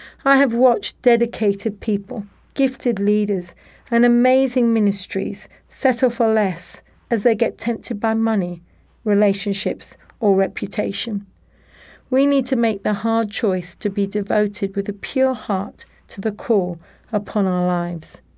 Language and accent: English; India; I had watched God supply our needs again and again as a child, whilst growing up in India as a daughter of missionary parents.